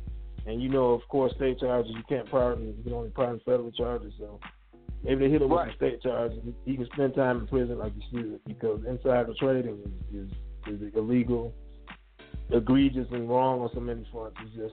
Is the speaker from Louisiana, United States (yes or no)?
no; Buffalo, New York, United States; I've spent some time growing up in Niagara Falls, Buffalo area.